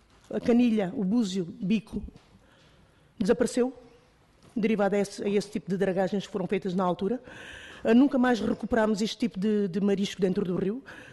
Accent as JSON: {"language": "Portuguese", "region": "Setúbal", "country": "Portugal", "tie": "born or raised there", "said": "porque eu sou de Setúbal, sou nascida e criada ali"}